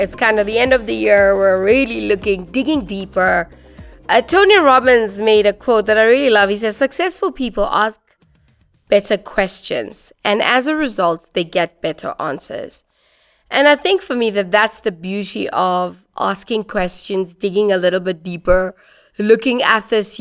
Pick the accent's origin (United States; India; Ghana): India; You know, as an Indian child, loving Bollywood stories is something.